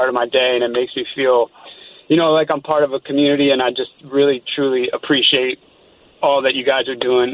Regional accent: Boston, Massachusetts, United States; now in New York, United States; I'm actually from Boston originally.

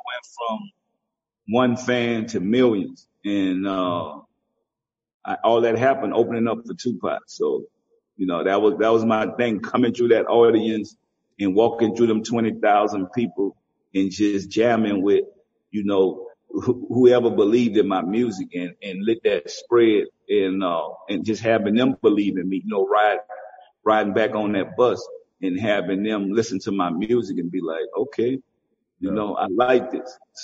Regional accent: the South, United States; You know, I'm from the South.

